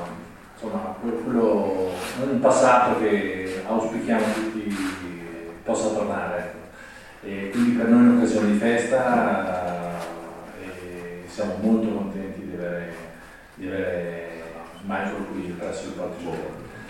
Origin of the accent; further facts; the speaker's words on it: Bologna, Emilia-Romagna, Italy; Io sono bolognese, vengo da Panicara